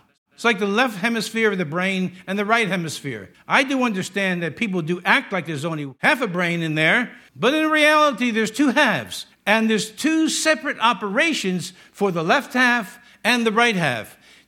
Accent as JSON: {"language": "English", "town": "Yonkers", "region": "New York", "country": "United States", "said": "Me, I'm from Yonkers."}